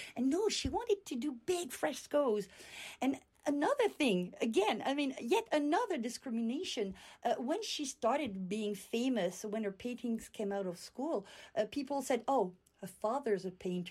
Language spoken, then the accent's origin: English; France; now in Canada; I come from France. I studied in France, and then I came to Canada and I studied at McGill.